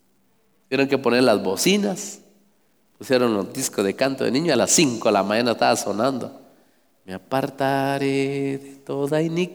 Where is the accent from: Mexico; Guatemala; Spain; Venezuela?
Guatemala; Y yo ahí les hablo a los demás que como guatemaltecos debemos de reclamar por nuestros derechos.